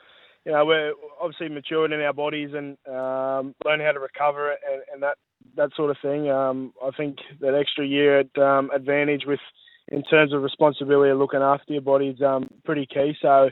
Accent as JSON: {"language": "English", "region": "Queensland", "country": "Australia", "said": "So, I'm a Queenslander at heart."}